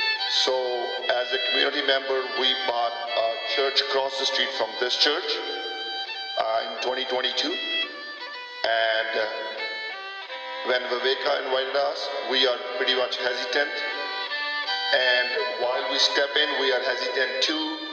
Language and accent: English; Punjab, India; now in Skagit County, United States; We are from Punjab, India. State is Punjab. And in Skagit, we are around about 100, 120 members.